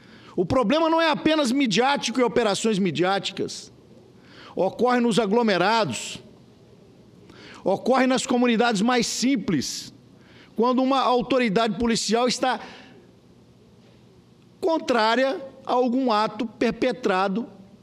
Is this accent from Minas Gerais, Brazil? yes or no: yes; Minas Gerais, Brazil; Prefeitos de cidades do interior, sou mineiro, 853 municípios